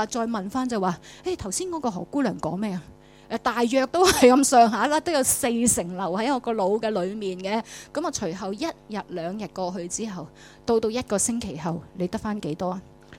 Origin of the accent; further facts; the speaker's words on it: Hong Kong; 咁明白我哋香港人，我哋喺劳碌嘅生活嘅，好繁忙嘅生活嘅里面